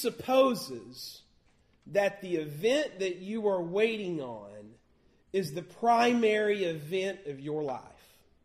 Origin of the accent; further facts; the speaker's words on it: Alabama, United States; now in Florida, United States; growing up in Alabama, we'd have said it this way: what you waiting for? Now I've lived in Florida for a long time, and I say, what are you waiting for?